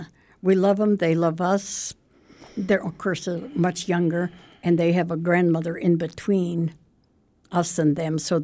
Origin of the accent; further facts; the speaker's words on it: Hoonah, Alaska, United States; I was born and raised in Hoonah, which is 40 miles due west of Juneau.